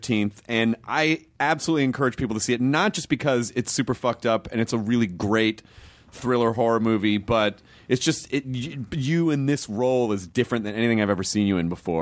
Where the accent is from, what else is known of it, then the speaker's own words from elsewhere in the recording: United Kingdom; hello, I'm a British person.